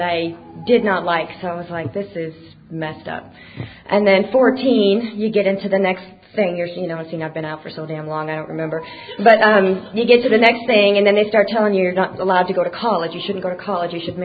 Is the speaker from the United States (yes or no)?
yes; Las Vegas, Nevada, United States; I am from a small town near Kansas City, Missouri. Originally from Las Vegas, Nevada. I was there for 26 years. I was born and raised in the Mormon religion